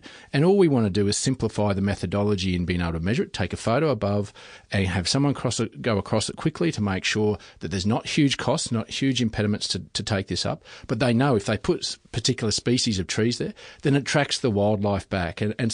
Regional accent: Queensland, Australia; I'm from Queensland

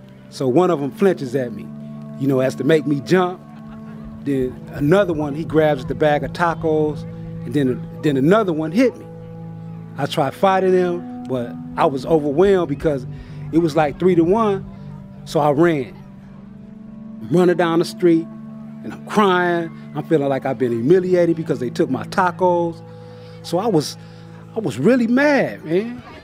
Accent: Los Angeles, California, United States; I grew up in South Central Los Angeles. Both parents was in the household. I'm in the middle of 5 siblings.

